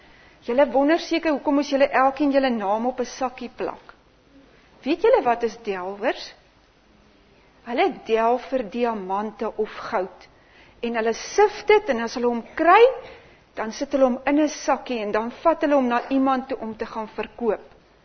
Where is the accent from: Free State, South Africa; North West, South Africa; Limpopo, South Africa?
Limpopo, South Africa; Modimolle; Weet julle, ons kom van Nylstroom af, maar hoekom is ek so lief vir Nylstroom?